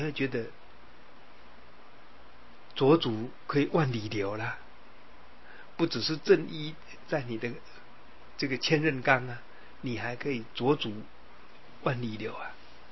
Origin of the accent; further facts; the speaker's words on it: Yilan County, Taiwan; 那宜兰有一条，就是我家乡的那一条，叫大礁溪的那一条，还是清的啊